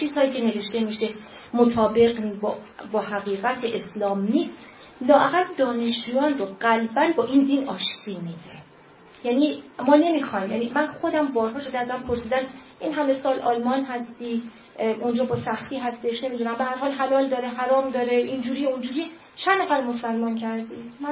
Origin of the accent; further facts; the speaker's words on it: Iran; به عنوان یه ایرانی شیعه